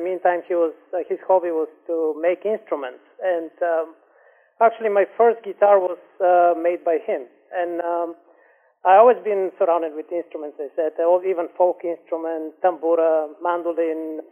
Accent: Bulgaria; now in Canada; I'm from Bulgaria, southwest Bulgaria. I'm classically trained, classical guitar from Bulgaria. I went to Southwest University.

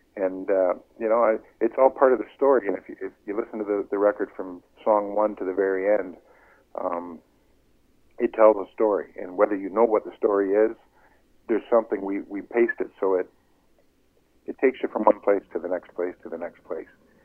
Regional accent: Ontario, Canada; Well, I grew up in Norfolk County, not too far from where the Dangles grew up.

